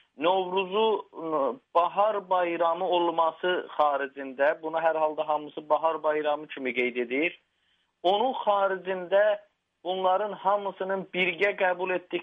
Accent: Urmia, West Azerbaijan, Iran; Mən Urmiyədənəm, Urmiyənin kətlərində çox işlədilmir.

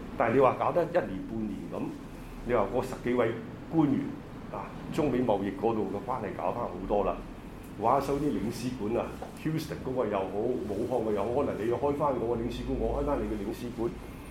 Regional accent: China; 那整個美國就來當曬我們中國人是賊。

